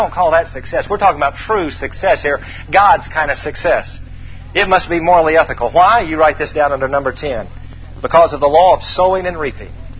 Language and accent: English; Atlanta, Georgia, United States; I thought milk came from the grocery store. That's how dumb I was growing up in Atlanta.